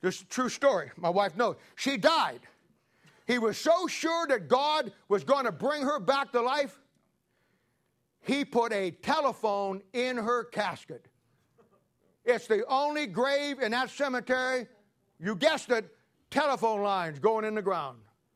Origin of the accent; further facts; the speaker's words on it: Canton, Ohio, United States; I'm from Canton, Ohio, right up in Akron, 30 miles.